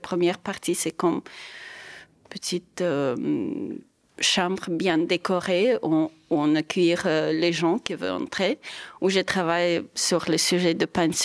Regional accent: Belarus; moved away as an adult; now in France; je viens de Biélorussie où ce n'est pas très très connu

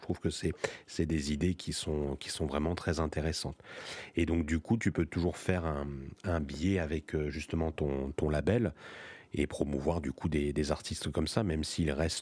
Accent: France; ce qui est peut-être plus difficile par chez nous en France

